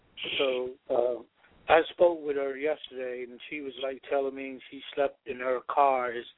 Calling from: Georgia, United States; I'm calling out of Georgia.

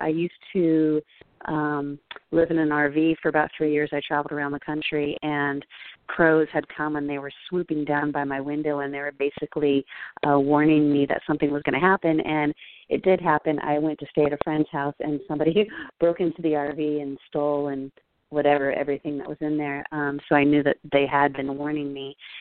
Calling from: New York, United States; Hi, good morning. … I'm calling from New York.

